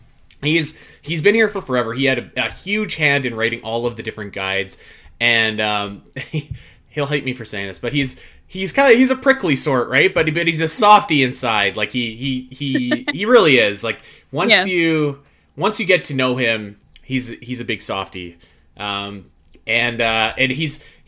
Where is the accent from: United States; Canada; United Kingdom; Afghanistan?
Canada; I mean, I'm just Canadian.